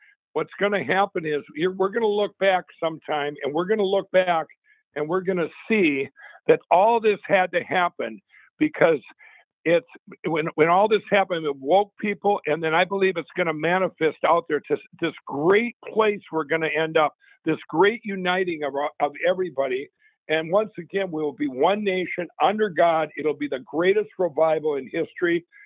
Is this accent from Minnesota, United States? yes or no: yes; Minnesota, United States; moved away; My home state, I haven't been back there, and now it's all going crazy again back there in Minnesota.